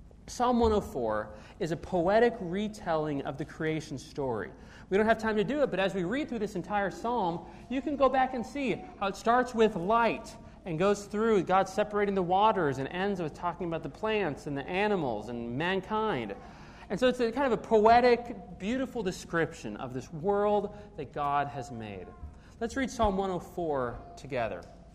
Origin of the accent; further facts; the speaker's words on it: Minnesota, United States; I'm from Minnesota.